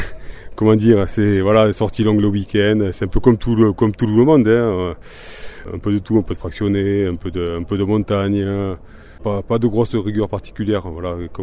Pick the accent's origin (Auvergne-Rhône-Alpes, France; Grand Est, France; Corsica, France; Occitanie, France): Occitanie, France; Perpignan; Moi, parce que je suis originaire de Perpignan